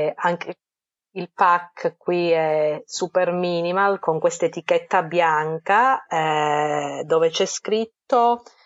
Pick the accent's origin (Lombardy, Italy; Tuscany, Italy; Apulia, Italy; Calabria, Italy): Calabria, Italy; io, vabbè, vengo dalla Calabria, si sente dal mio accento, anche se molti mi scambiano per siciliana